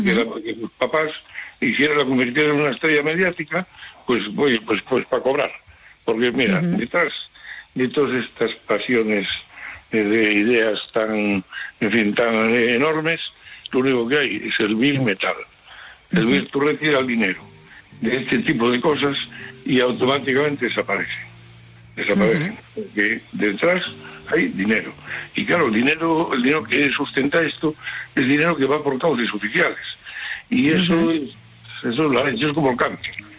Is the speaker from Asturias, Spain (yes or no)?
yes; Oviedo, Asturias, Spain; yo cuando era niño vivía en Oviedo y todos los años nevaba.